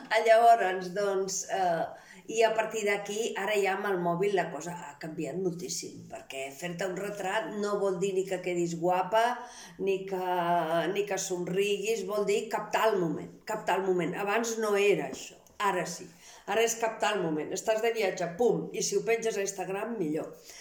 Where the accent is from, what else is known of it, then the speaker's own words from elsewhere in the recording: Palma, Balearic Islands, Spain; born there; now in Gaià, Spain; tinc 71 anys, visc a Vespella de Gaià, és un poble petit i bonic de Tarragona, però no vaig néixer aquí. Jo vaig néixer a Palma de Mallorca